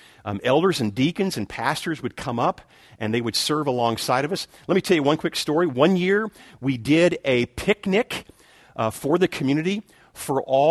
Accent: Louisiana, United States; Although I was born in South Louisiana, I am a Cajun.

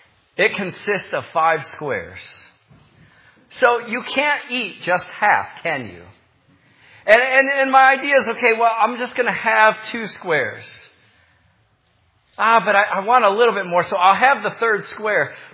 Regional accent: Michigan, United States; And I grew up in Michigan, and we have the best apples in the world.

